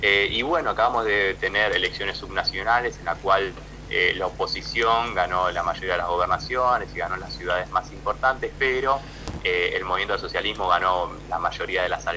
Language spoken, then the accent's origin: Spanish; Lanús, Buenos Aires Province, Argentina; Yo soy de Lanús, siempre me tomaba el 37 y el 45 para ir a trabajar, para ir a estudiar